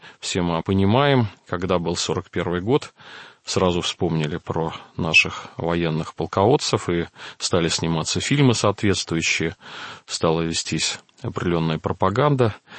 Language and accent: Russian; Vladimir, Vladimir Oblast, Russia; born there; Вообще, я сам родился во Владимире